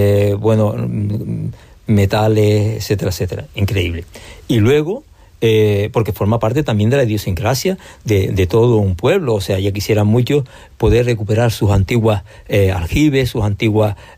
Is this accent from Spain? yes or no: yes; La Oliva, Canary Islands, Spain; yo, que soy aquí, que soy de aquí de La Oliva, que he vivido